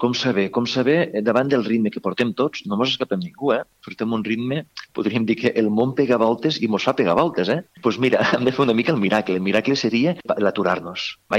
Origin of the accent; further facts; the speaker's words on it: Tortosa, Catalonia, Spain; Recordo que jo soc de Tortosa i va vindre a Tortosa a fer una xerrada